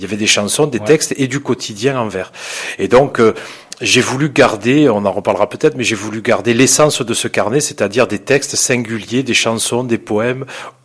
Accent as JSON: {"language": "French", "town": "Béziers", "region": "Occitanie", "country": "France", "tie": "born or raised there", "said": "Alors, je suis natif de Béziers"}